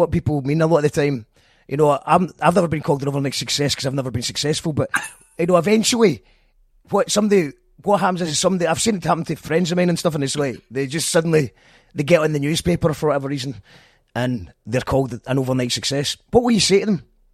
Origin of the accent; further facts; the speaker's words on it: Scotland, United Kingdom; now in Mexico; And then I just strolled up to TikTok in December 2023, saying, I'm a Scottish guy in Mexico.